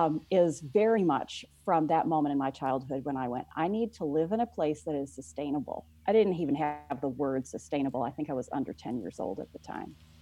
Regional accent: Las Vegas, Nevada, United States; I'm from Nevada. So I was born and raised in Las Vegas. I spent the first 15 years of my life in a suburb of Las Vegas, Nevada, very typical suburban house with a lawn.

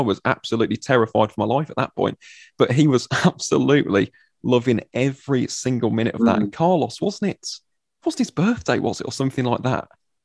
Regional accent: West Midlands, United Kingdom; accent: Wolverhampton; I'm from the Midlands. I know my Wolverhampton accents.

